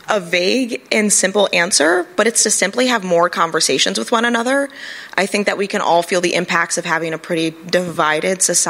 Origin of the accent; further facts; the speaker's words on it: Michigan, United States; I'm from Michigan. I'm from Northern Michigan. It's very conservative. I'm actually from a Second Amendment county